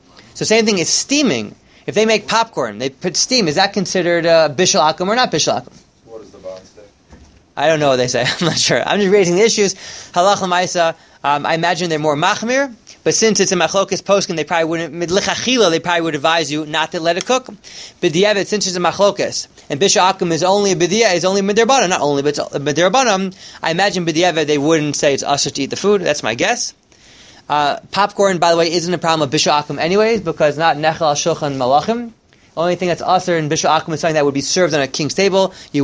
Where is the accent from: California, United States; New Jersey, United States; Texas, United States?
New Jersey, United States; Teaneck; So I remember growing up in Teaneck